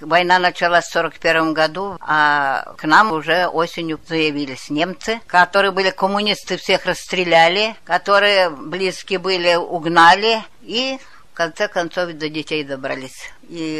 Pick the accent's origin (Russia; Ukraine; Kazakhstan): Ukraine; Ну, я сказала, что я с Украины